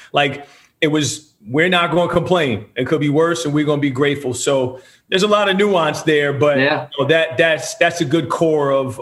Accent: Edison, New Jersey, United States; born and raised in New Jersey. My dad is from Guyana, South America. Met my mother, who was a teenage mother, had my sister at 17 years old. So when my mom and dad met, my mother had a 6-month-old, and I came along 6 years later. Grew up in the Edison, New Jersey area

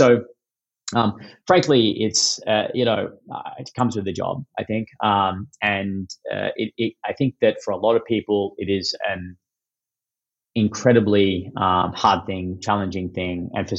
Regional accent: Australia; as an Australian male, I'm a pretty blunt, straight up kind of thick-skinned, you know, guy

